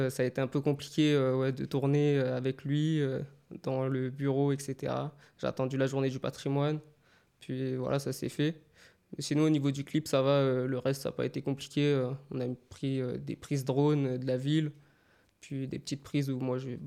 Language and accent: French; Alençon, Normandy, France; born there; moi, je suis né à Alençon et bah, j'aime bien représenter d'où je viens.